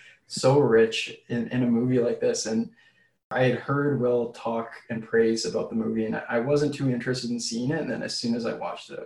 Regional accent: Canada; Being a Canadian myself, I thought they were good, but I don't know Pennsylvanian accents.

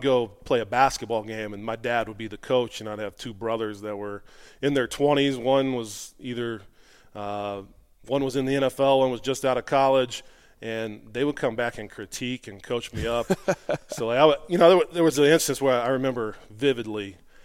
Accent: Louisville, Kentucky, United States; Yeah, so obviously grew up in Louisville in a suburb called Fern Creek.

